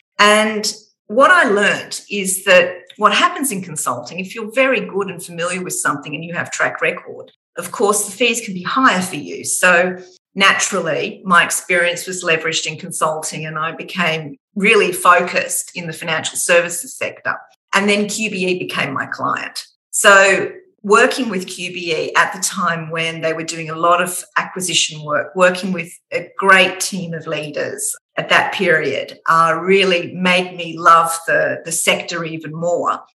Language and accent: English; Australia; I'm Australian